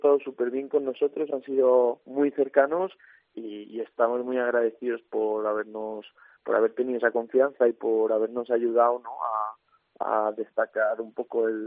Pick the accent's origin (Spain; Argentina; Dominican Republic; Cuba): Spain; Tudela de Duero, Castile and León; yo que soy de Tudela de Duero, de la zona de la Ribera, pues es un plato que me he criado con él